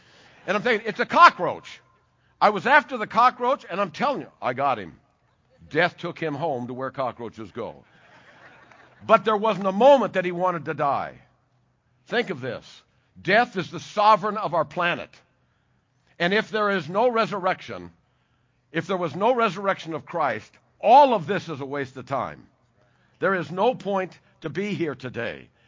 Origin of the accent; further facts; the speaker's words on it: Van Nuys, California, United States; I grew up in America. I was born here in California in Van Nuys a few years back.